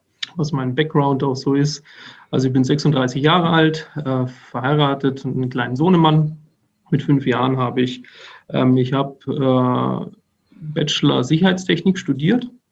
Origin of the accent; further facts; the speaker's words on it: Baden-Württemberg, Germany; born there; Dort habe ich 2009 angefangen zu arbeiten, am Standort in Neckarsulm. Das ist 2 Ortschaften von meinem Geburtsort entfernt auch.